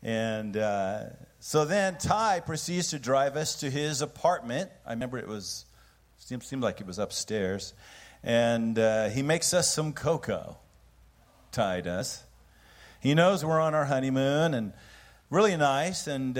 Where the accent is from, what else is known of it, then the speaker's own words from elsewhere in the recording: Oregon, United States; growing up in Oregon, and I grew up in the country